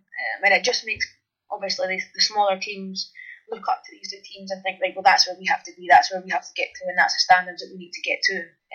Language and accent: English; Scotland, United Kingdom; And definitely a role model for me, obviously being Scottish as well.